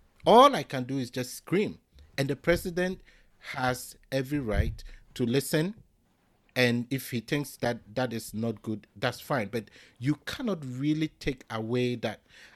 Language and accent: English; Ghana; I, as a Ghanaian, expect to be treated within Ghana in a certain way.